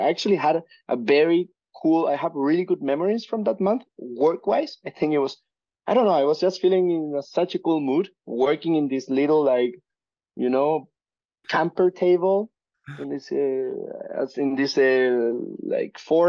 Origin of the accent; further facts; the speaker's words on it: Chile; now in Norway; And I'm from Chile, by the way.